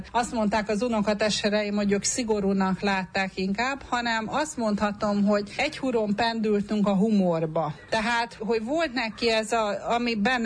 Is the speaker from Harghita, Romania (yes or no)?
no; Bucharest, Romania; also born or lived in Cluj-Napoca; Kolozsváron születtem, Bukarestben éltünk, de állandóan oda jártunk haza, meg ugye Szászrégenbe.